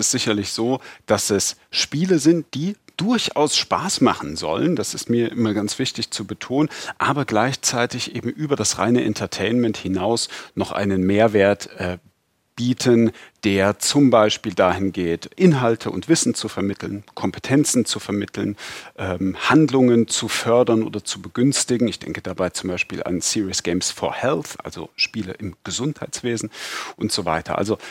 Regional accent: East Germany, Germany; Zumal ich als Kind in der DDR geboren bin, dann im geeinten Deutschland sozialisiert wurde.

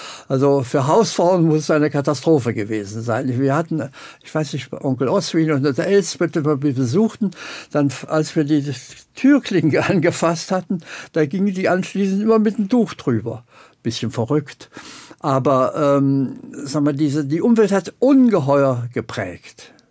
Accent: Bitterfeld, Saxony-Anhalt, Germany; ich komme gerade aus Bitterfeld, da war so eine 17. Juni, ja, fast eine Woche Veranstaltung. Mit 15 habe ich den 17. Juni dort erlebt, war beteiligt, was man machen kann als Schüler.

